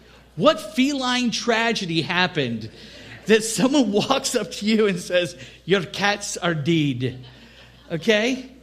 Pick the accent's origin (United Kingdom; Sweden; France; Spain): United Kingdom; Scotland; I love Scotland. I am Scottish.